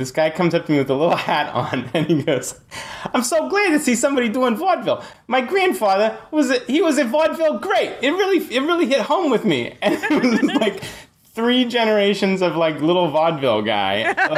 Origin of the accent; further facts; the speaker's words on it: San Francisco, California, United States; I'm actually from grimy San Francisco. I grew up in Haight-Ashbury.